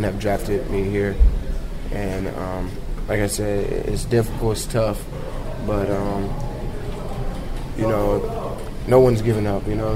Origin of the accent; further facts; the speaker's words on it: Dallas, Texas, United States; You know, I'm from Dallas. All my family's going to be here.